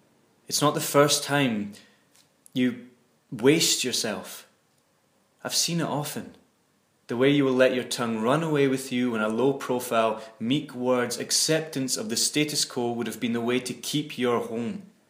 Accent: Nairn, Scotland, United Kingdom; also born or lived in Cape Town, South Africa / Dundee; I was actually born in Cape Town, South Africa, but I only lived there for the first year of my life, and then I was brought up and raised in Nairn, just outside Inverness in the Highlands of Scotland.

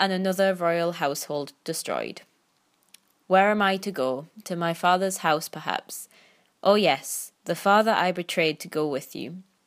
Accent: Durham, North East England, United Kingdom; I am from Durham. My dad has quite a strong kind of Geordie accent. My mum doesn't have such a strong one.

